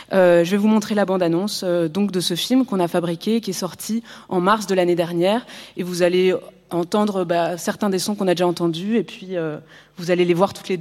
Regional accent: Belgium; la grosse belge, je suis belge

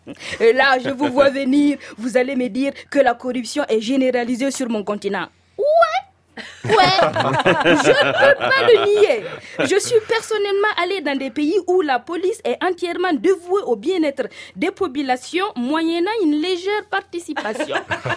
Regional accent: Burkina Faso; Chez nous, au Burkina, c'est plus simple.

